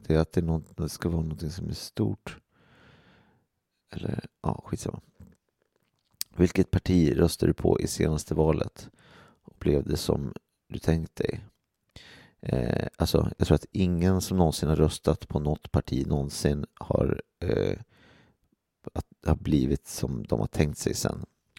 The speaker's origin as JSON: {"language": "Swedish", "town": "Gimo", "region": "Uppsala County", "country": "Sweden", "said": "De har fått en ny pizzameny på pizzerian i Gimo där jag kommer ifrån."}